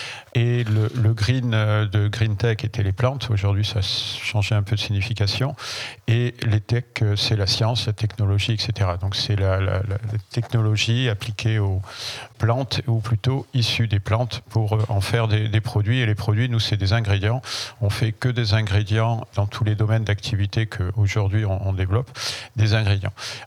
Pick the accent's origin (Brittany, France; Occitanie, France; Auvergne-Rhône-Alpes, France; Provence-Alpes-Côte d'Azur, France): Auvergne-Rhône-Alpes, France; Clermont-Ferrand; j'ai créé GreenTech à Clermont-Ferrand, qui est ma région d'origine